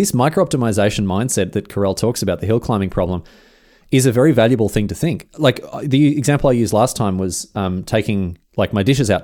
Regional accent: Australia; Yes, I'm Australian.

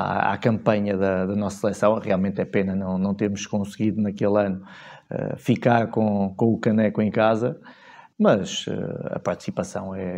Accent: Torres Vedras, Lisbon, Portugal; Continuo igual, é a minha terra, e sou agradecido

